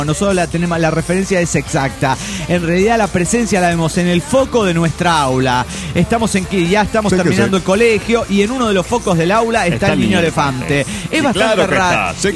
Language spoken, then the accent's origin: Spanish; San Lorenzo, Santa Fe, Argentina; De San Lorenzo Santa Fe, donde fue la batalla de San Lorenzo, donde el sargento Cabral y todas las cosas que conocemos.